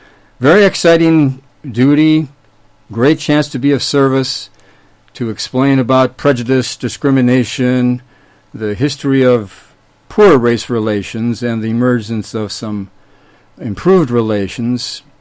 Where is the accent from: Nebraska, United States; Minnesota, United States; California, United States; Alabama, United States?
Minnesota, United States; I was born and raised in Minnesota and entered the Air Force Academy in 1965